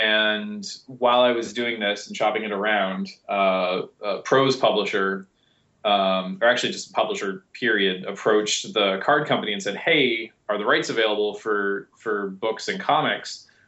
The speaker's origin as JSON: {"language": "English", "region": "Montana", "country": "United States", "tie": "born or raised there", "said": "Growing up in Montana, I was actually really, I don't know, I hate using the word blessed"}